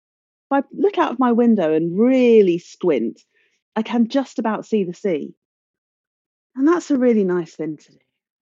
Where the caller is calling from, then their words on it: Brighton, South East England, United Kingdom; I am calling from Brighton by the seaside.